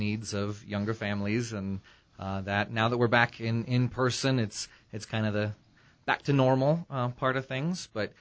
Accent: Chino, California, United States; also born or lived in Prescott; I grew up in Chino. I was born in Prescott, and my family moved to Chino, and so you don't often get to serve in your hometown.

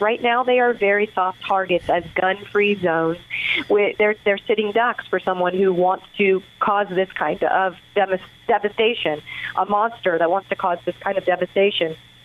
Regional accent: West Virginia, United States; now in Lake Havasu City, United States; My roots are rural. I grew up in West Virginia, and I live in Lake Havasu City.

